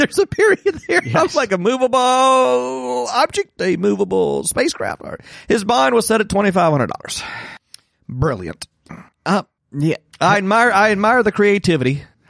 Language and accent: English; Mississippi, United States; Well, I grew up in Mississippi, so I know where Denham Springs and that area is.